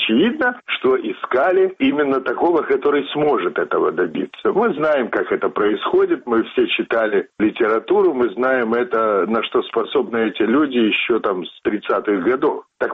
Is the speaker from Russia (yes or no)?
no; Belarus; мы народ, мы люди, мы нация, мы белорусы.